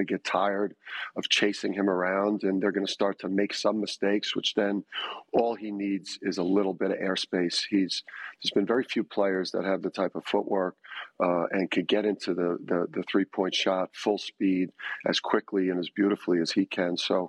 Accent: Jersey City, New Jersey, United States; it doesn't faze me even a little bit because I'm from Jersey City and I was raised by tough people.

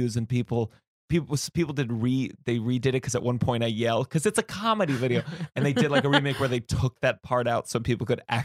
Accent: New York, United States; When as a New Yorker, I'm always like, I bet you that apartment costs just as much as mine in New York.

